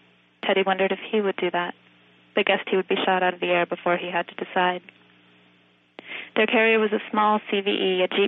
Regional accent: Montana, United States; I wasn't. I was raised in Montana in the 70s, and I wasn't really raised anything.

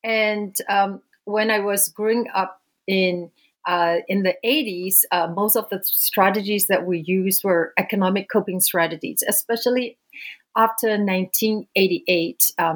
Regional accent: Myanmar; I was born and raised in Burma, which is now known as Myanmar. And I grew up in the 70s and 80s under a one-party political system controlled by the military that practiced socialist and isolationist policies.

